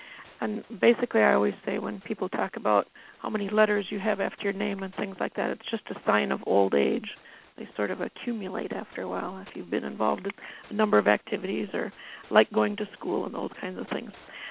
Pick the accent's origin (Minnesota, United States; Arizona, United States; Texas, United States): Minnesota, United States; Duluth; As Dick said, I'm from Duluth, Minnesota